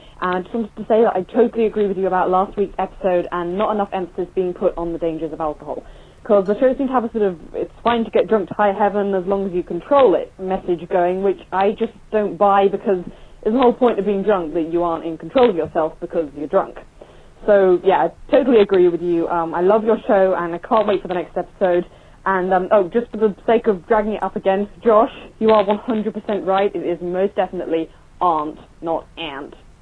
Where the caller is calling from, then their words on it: England, United Kingdom; Hey, Justin, Ed … I'm calling from England.